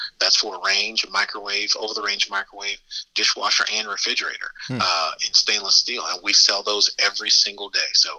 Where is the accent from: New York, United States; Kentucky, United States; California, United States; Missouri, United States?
New York, United States; Bronx; I'm from Bronx, New York myself